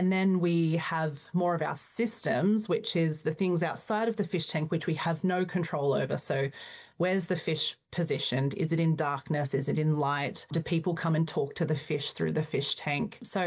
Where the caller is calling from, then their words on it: New South Wales, Australia; Yeah, I'm talking from Darkanyang country on the Central Coast in New South Wales.